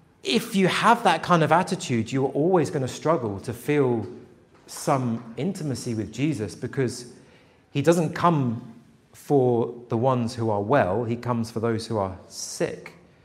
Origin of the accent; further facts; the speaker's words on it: England, United Kingdom; I don't, you know, I'm English as well, so I don't want to fuss